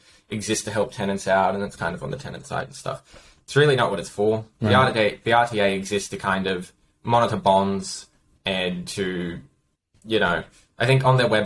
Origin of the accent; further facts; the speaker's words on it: Sunshine Coast, Queensland, Australia; I'm from the Sunshine Coast originally. which was constantly growing massively.